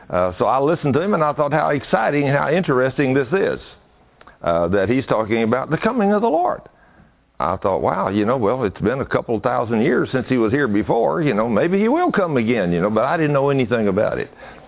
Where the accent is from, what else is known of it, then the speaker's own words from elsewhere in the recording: United States; Because we, as an American country, one of the only superpowers, really, or at least we were, you know, the only superpower left after Russia fell.